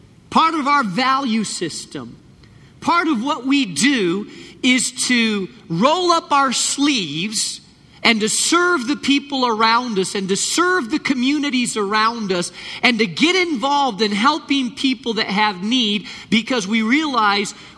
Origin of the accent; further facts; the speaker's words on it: Spain; I grew up in Spain